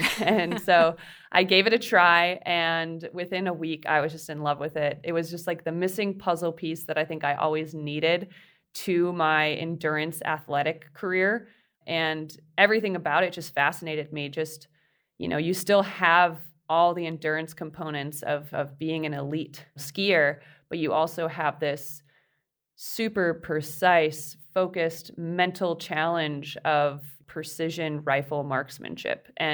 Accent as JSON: {"language": "English", "region": "Wisconsin", "country": "United States", "tie": "born or raised there", "said": "I grew up a runner in Wisconsin"}